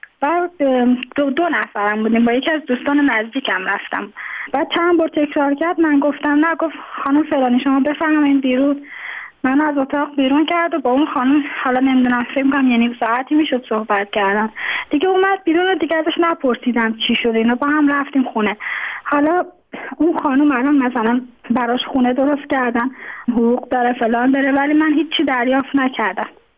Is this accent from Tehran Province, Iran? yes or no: yes; Tehran, Tehran Province, Iran; born there; now in Mashhad, Iran; من خودم متولد تهرانم، اینجا به دلیل ازدواج کردم اومدم اینجا، حالا موندگار شدم دیگه، توان بازگشت نداشتم.